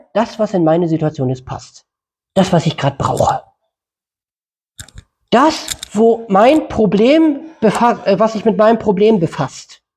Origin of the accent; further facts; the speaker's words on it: North Germany, Germany; now in South Germany; bei uns im Norden nennt man das die PQ-Formel, hier unten im Süden nennt man es die Mitternachtsformel